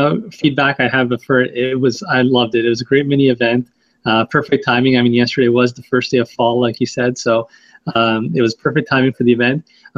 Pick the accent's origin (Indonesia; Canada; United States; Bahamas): Canada; So initially, like being Canadian, I didn't actually get any of the presidents